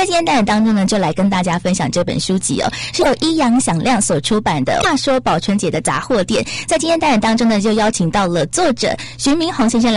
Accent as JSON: {"language": "Chinese", "town": "Xinzhuang", "region": "New Taipei", "country": "Taiwan", "tie": "born or raised there", "said": "其实我自己呢是在新庄老街出生长大了，"}